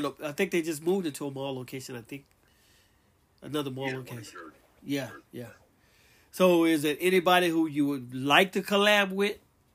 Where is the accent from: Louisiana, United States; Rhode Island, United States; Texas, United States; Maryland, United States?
Texas, United States; I was from Texas, I would paint on it.